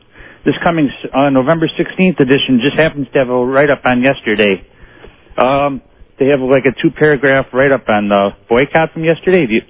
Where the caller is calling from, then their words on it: Buffalo, New York, United States; I'm calling from Buffalo